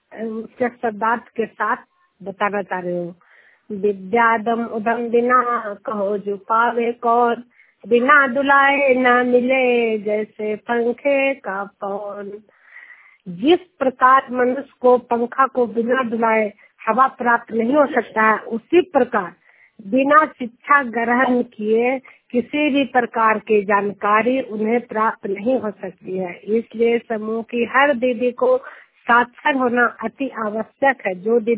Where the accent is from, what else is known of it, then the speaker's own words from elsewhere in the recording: Duniyar, Bihar, India; मैं नालंदा जिला हिलसा प्रखंड दुनियार गांव के निवासी हूँ